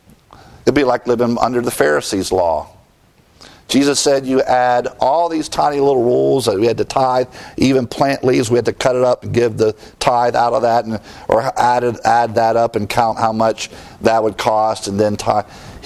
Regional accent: United States; I'm American. And I'm proud to be an American.

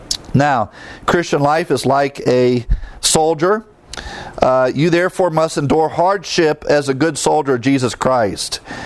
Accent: Midwest, United States; growing up in the Midwest and farms all over.

